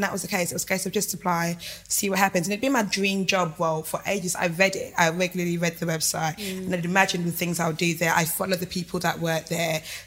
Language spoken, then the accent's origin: English; Dagenham, London, United Kingdom; Dagenham.